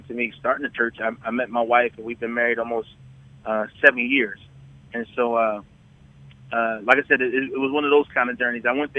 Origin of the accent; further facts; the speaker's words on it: Wilmington, Delaware, United States; moved away as an adult; now in Atlanta, United States; I'm born and raised in Delaware, Wilmington, Delaware.